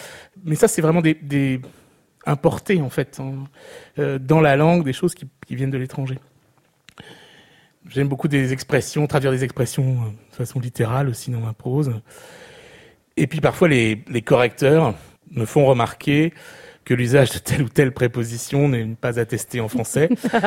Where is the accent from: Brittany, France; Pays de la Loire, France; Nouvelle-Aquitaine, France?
Nouvelle-Aquitaine, France; Niort; j'ai grandi à Niort.